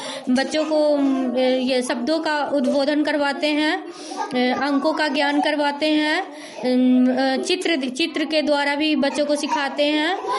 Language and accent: Hindi; Akaid, India; मैं अकैड़ गांव से हूँ, मैं आंगनबाड़ी सेविका हूँ